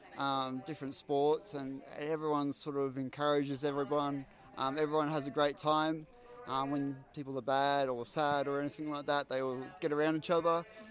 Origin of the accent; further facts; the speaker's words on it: Queensland, Australia; And I'm from Queensland.